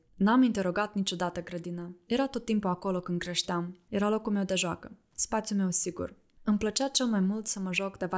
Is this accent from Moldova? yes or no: yes; Cimișlia, Cimișlia District, Moldova; also born or lived in Hîncești, Moldova; Am crescut în Cimișlia, un oraș mic la 70 de kilometri de Chișinău. De fapt, am schimbat mai multe case și ne-am tot mutat de la Cimișlia la Hâncești și înapoi.